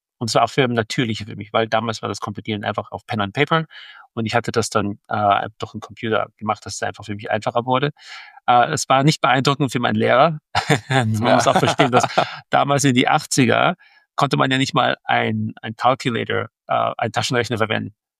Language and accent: German; Vienna, Austria; Ich bin in Wien aufgewachsen. Meine Eltern waren beide Musiker. Haben sich da in Österreich, in Wien, in die 60er getroffen. Also ich bin ein Kind von den 70er.